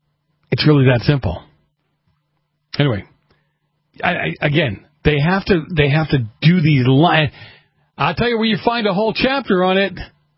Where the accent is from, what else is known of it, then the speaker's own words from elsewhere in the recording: East Coast, United States; when I grew up in the East Coast